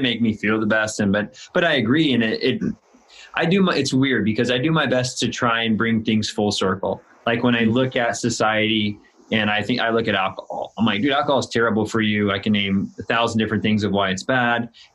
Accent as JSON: {"language": "English", "region": "Illinois", "country": "United States", "said": "I'm in Southern California and I moved here from Illinois, which is in the Midwest, a small town, 3,000 people."}